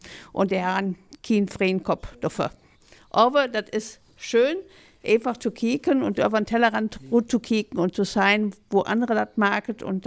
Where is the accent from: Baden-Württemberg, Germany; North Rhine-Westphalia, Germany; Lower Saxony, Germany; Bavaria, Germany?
Lower Saxony, Germany; Bevern; ich komme aus Bevern.